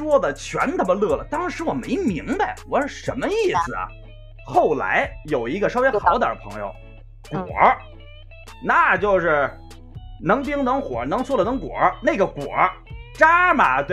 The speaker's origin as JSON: {"language": "Chinese", "region": "Beijing", "country": "China", "said": "哎，你是哪人啊？我说啊，北京的。"}